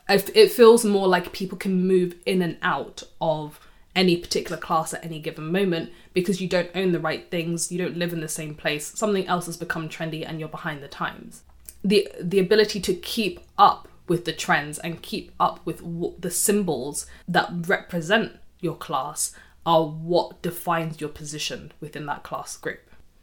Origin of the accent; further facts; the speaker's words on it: United Kingdom; This is particularly interesting to me as a British person